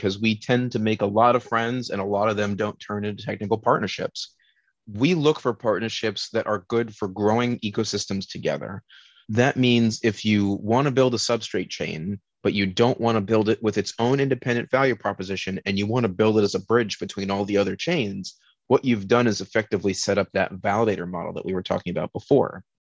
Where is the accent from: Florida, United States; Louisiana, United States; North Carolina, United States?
Florida, United States; Miami; also born or lived in Austin; Today, I am back in my hometown of Miami. I was in Austin for about 10 years, and I still keep up my apartment there.